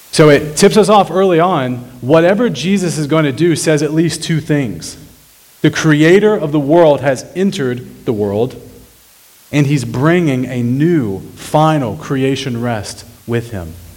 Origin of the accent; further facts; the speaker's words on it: Arkansas, United States; Now, I grew up in Arkansas, and if I called my mom woman, she likely would have ignored me until I addressed her properly.